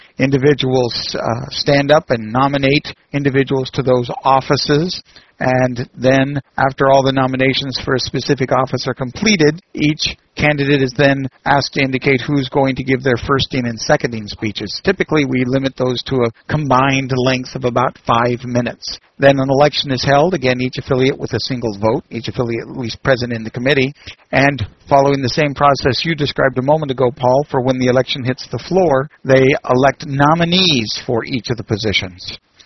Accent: Massachusetts, United States; The chair of this year's committee happens to be from my home state here of Massachusetts, Judy Cannon.

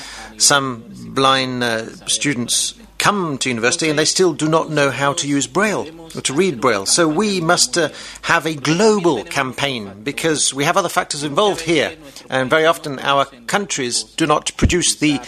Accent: Panama; from Panama and president of my local association.

